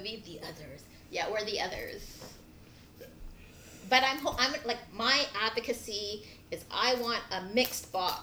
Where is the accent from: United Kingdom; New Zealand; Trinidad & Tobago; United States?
Trinidad & Tobago; And no matter what, if you say, oh, I'm from Trinidad. Hey, Mon. No, oh, not Jamaica. Oh. Not Cool Runnings. Stop it. Like, no. Like, a little further south. Like, way south. We're the last island. Trinidad is the last island. It's right next to Venezuela.